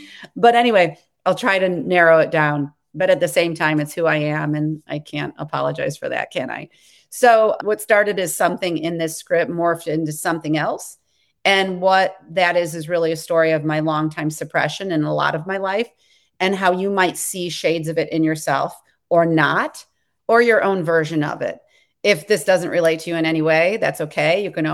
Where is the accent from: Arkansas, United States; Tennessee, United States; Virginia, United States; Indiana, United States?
Indiana, United States; I grew up in Indiana, so it was a colder climate.